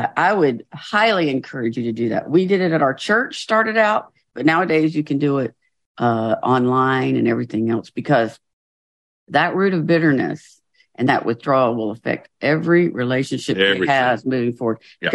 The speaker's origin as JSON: {"language": "English", "country": "United States", "said": "of course, it is for me as an American."}